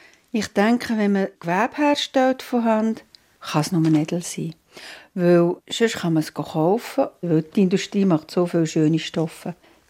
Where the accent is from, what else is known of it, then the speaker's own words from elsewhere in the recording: Rothrist, Aargau, Switzerland; Ich bin in Aargau, in Rotrist aufgewachsen. Ich bin aus einer Familie mit 4 Kindern und bin dort in die Schule.